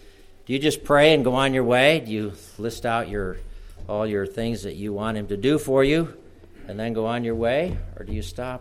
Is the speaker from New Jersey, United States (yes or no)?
no; Rochester, New York, United States; And my draft board, where I grew up in Rochester, New York, was drafting people whose numbers were way above that.